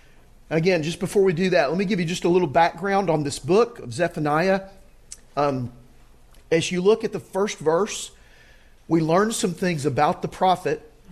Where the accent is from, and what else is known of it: Auburn, Alabama, United States